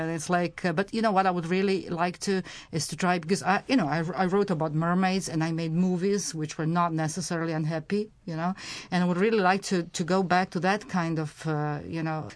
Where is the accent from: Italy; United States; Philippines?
Italy; first language Serbian; English is a second language; also born or lived in Cairo, Egypt; I went to English boarding school all my life. I grew up in Italy, in Cairo, and I spoke Serbian in my family.